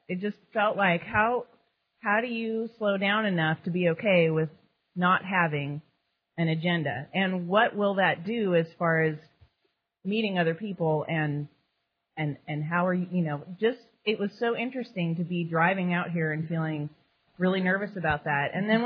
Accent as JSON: {"language": "English", "town": "Austin", "region": "Texas", "country": "United States", "said": "I'm from Austin, Texas."}